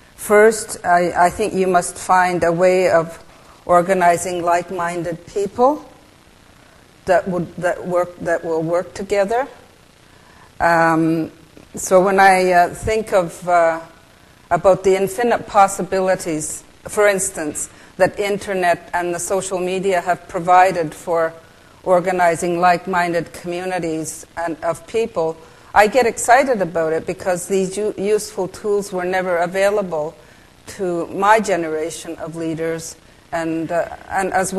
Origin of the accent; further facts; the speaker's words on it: Kuujjuaq, Quebec, Canada; first language Inuktitut; English is a second language; I just wanted to say a few words in my language, which is Inuktitut. I'm from Kujuak in Nunavik, in the northern part of the province of Quebec, on the Angava coast.